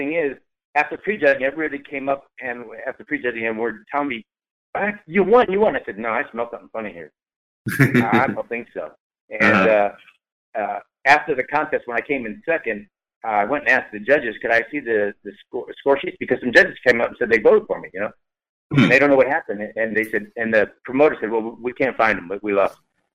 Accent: St. Louis, Missouri, United States; born there; also born or lived in Texas; No, I was born in St. Louis, actually.

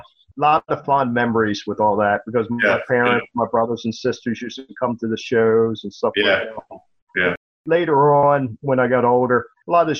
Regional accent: Pennsylvania, United States; But where we grew up in Pennsylvania, we moved out into the suburbs in 1967, 1968.

